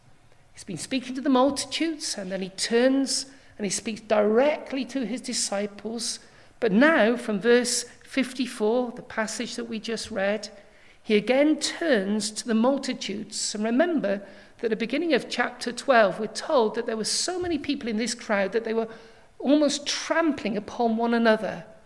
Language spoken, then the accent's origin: English; United Kingdom; Well, as British people, we love to speak about the weather, don't we?